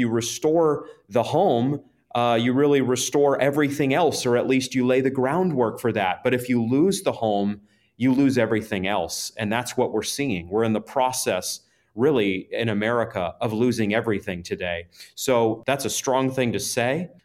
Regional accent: New England, United States; I'm from New England, so forgive the snow-based metaphor here

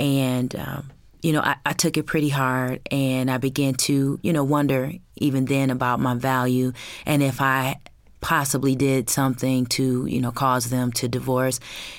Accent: Michigan, United States; I'm from Michigan. Unlike Rebecca and Robin, I did not grow up in a Christian home

